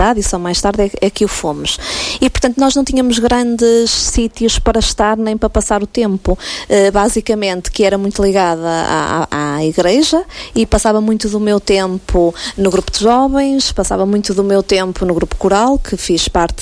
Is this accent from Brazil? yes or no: no; Marco de Canaveses, Norte, Portugal; now in Porto, Portugal; Eu nasci e fui criada em Marco de Canaveses, um bocadinho distante daqui. Passei toda a minha infância e adolescência no Marco e depois, com 17 anos, vim para o Porto estudar